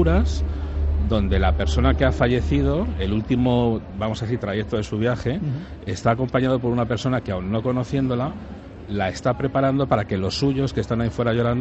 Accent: Madrid, Community of Madrid, Spain; now in Alcalá de Henares, Spain; Evidentemente es mi ciudad, yo soy madrileño, de acogida a Alcalaína

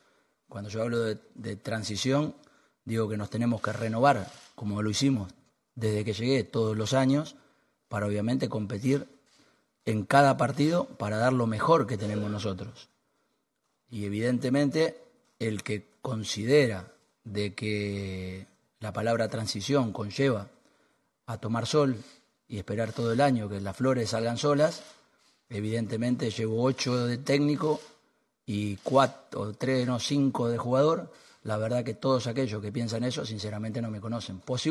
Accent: Argentina; posiblemente tenga un mal español, como no soy español, las palabras se pueden confundir. Soy argentino, intento reproducir lo que pienso

